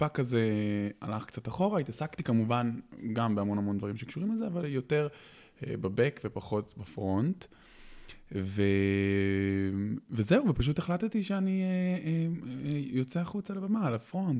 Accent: Beersheba, Southern District, Israel; אני גדלתי בבאר שבע.

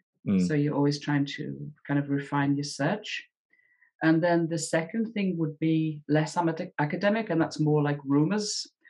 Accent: Liverpool, North West England, United Kingdom; I don't know if I told you, I'm from Liverpool.

